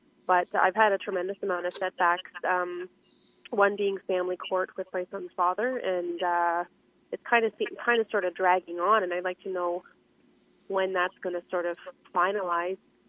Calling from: Toronto, Ontario, Canada; I'm calling from Toronto.

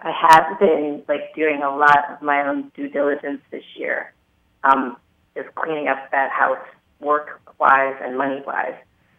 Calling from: San Diego, California, United States; Oh, I'm in San Diego.

